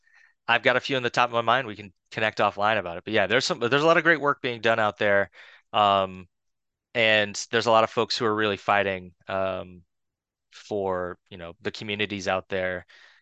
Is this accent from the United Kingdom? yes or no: no; LaPlace, Louisiana, United States; I grew up in Laplace. My whole family is mostly from Norco, though.